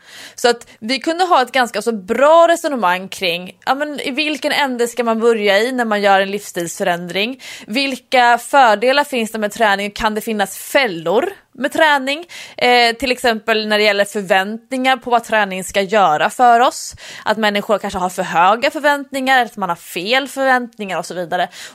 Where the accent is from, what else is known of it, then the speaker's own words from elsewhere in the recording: Stockholm, Stockholm County, Sweden; Alltså, som stockholmare om man åker bil, vilket vi gör ofta när vi ska på semester, då åker man ju aldrig förbi Nässjö.